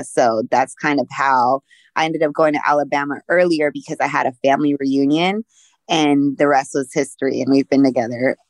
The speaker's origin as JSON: {"language": "English", "country": "Philippines", "tie": "born there", "said": "Yes, I was born in the Philippines. My father was military. So we moved like every 3 years."}